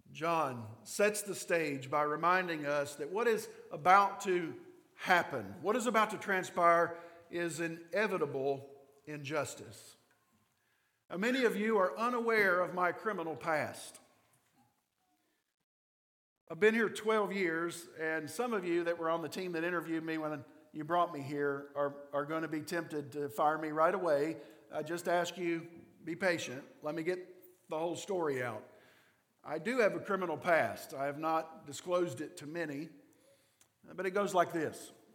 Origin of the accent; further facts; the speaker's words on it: Richmond, Kentucky, United States; in my hometown of Richmond, Kentucky, to get anywhere, you had to cut through cow pastures and then the campus of Eastern Kentucky University.